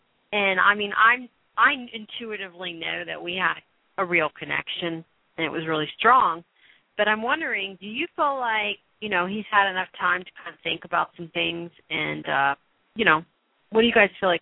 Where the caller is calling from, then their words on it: Florida, United States; Ladies. From Florida.